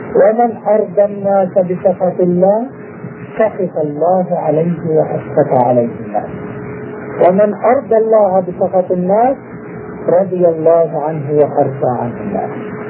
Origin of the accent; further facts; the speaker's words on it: Jordan; نحن في عندنا في الأردن